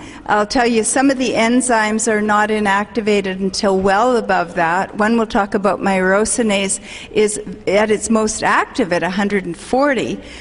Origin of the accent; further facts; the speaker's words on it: Canada; I'm from Canada, but I've been many, many places